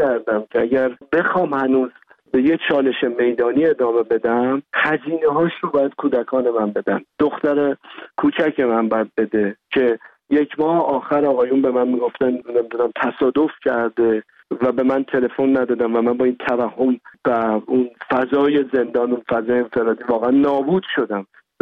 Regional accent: Iran; خودم یه فرزند دردمند رها شده از ایرانم

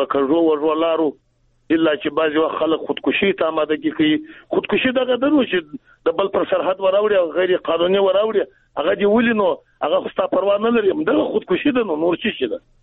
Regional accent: Afghanistan

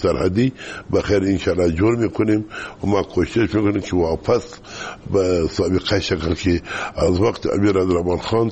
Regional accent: Kandahar, Afghanistan; ما از کندهار هستیم.

